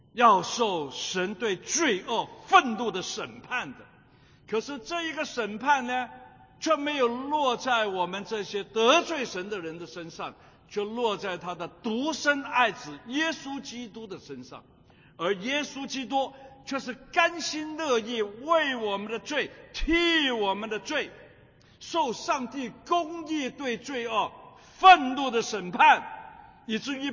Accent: Hong Kong; 因为那个时候在香港是在难民区成长的

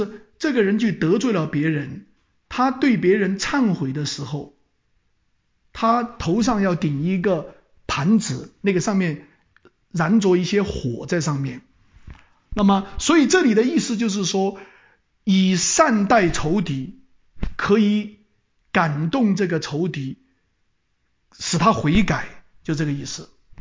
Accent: China; 这就是我们中国人讲的什么，天网恢恢，疏而不漏。

